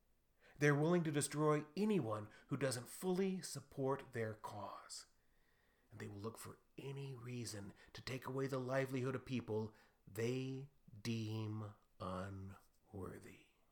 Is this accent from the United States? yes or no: yes; San Antonio, Texas, United States; the United States Federal Aviation Administration responded to attempts by politicians in my hometown of San Antonio, Texas, that were preventing Chick-fil-A from opening in their airport.